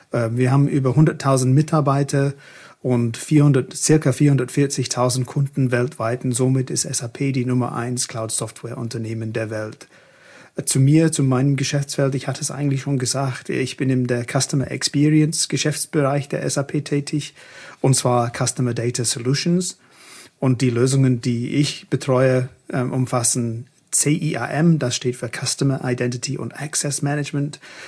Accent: England, United Kingdom; German is a second language; Ihr hört es vielleicht, ich bin Engländer.

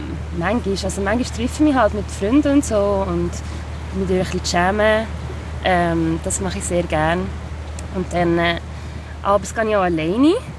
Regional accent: Biel, Bern, Switzerland; ich bin ja in Biel aufgewachsen, also meine grösste Zeit. Und da gibt es auch den See

